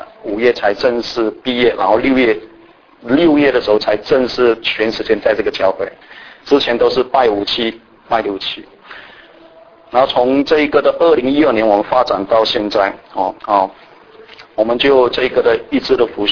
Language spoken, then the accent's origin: Chinese; Malaysia; moved away as an adult; now in United States; 我3年半前我来美国这里服事我从马来西亚过来了。